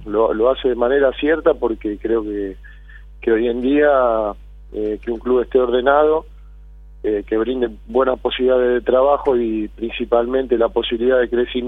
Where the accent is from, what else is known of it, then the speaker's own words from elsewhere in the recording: Buenos Aires, Argentina; also born or lived in Punta Mogotes; Si bien nací en Buenos Aires, en Capital Federal, siempre compartí, ¿no?, con mi familia, de vivir mitad y mitad, ¿no?, en Punta Mogotes y mitad en Buenos Aires.